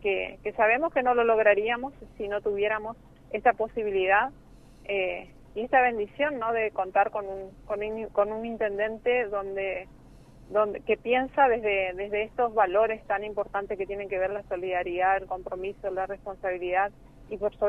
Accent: Argentina; como ciudadanos argentinos

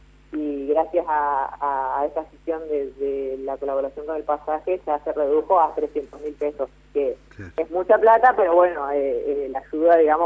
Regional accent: Paraná, Entre Ríos, Argentina; Sí, de acá de Paraná.

